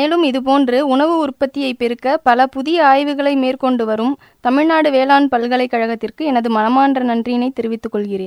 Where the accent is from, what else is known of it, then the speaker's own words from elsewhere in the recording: Virudhachalam, Tamil Nadu, India; நான் திருவாரூர் மாவட்டத்தில் பயிற்சி எடுத்துக்கிட்டேன். என்னுடைய சொந்த ஊர் பார்த்தா விருத்தாச்சலம். அதுவும் ஒரு விவசாயம் மாவட்டம் தான், கடலூர் மாவட்டம்.